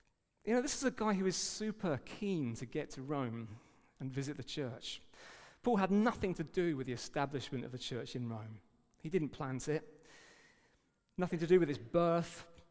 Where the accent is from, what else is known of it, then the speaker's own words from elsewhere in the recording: England, United Kingdom; As particularly English people, you don't invite yourself round.